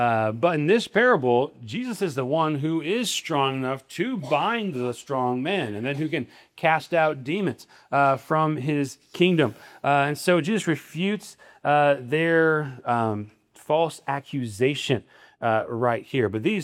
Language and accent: English; Nebraska, United States; I grew up in Nebraska.